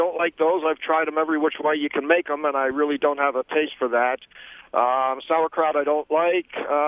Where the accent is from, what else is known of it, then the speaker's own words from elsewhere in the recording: Philadelphia, Pennsylvania, United States; now in Wisconsin, United States; I am from Philadelphia, and I was a provolone man.